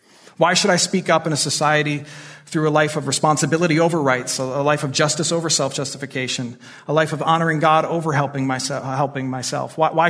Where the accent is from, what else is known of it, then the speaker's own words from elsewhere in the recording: Michigan, United States; on the west side of Michigan, my home state